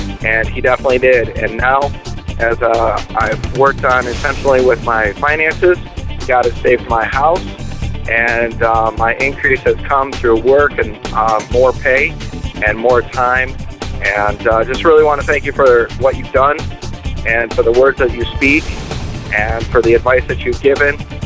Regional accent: Lansing, Michigan, United States; I'm from Lansing, Michigan.

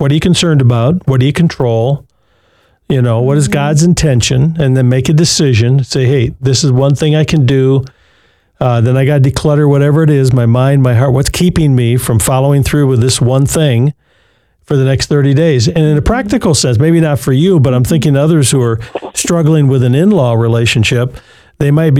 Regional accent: Muskegon, Michigan, United States; born there; And I was born over on Lake Michigan. Well, actually in Muskegon, not on the lake, but I was born over there.

